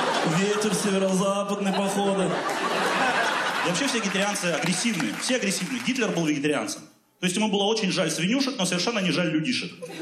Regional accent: Siberia, Russia; А дело в том, что я из Сибири, понимаете, у нас в Сибири культ мяса.

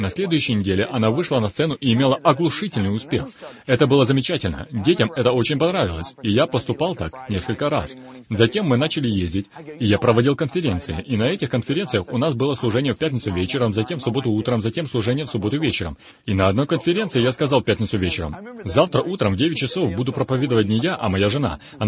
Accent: Italy; Мы оба итальянцы, мы оба импульсивные, мы родом из Средиземноморья.

